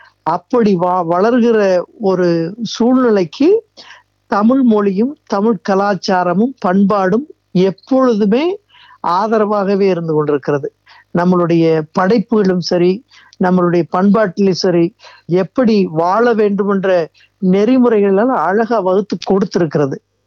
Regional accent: Usilampatti, Tamil Nadu, India; நான் பிறந்து வளர்ந்த உசிலம்பட்டி பகுதியிலிருந்து

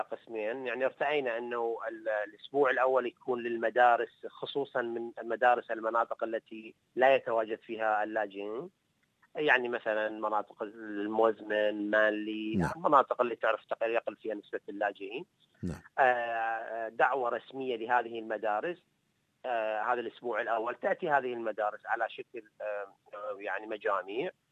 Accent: Iraq; احنا كجالية عراقية أو نقول كجالية عربية

